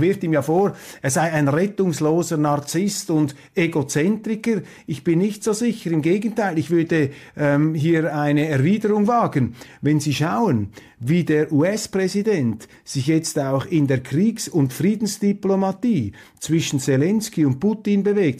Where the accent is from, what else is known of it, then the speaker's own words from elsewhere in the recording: Switzerland; Das ist ihnen ja in den letzten Jahren auch bei uns in der Schweiz ins Hirn gedrückt worden.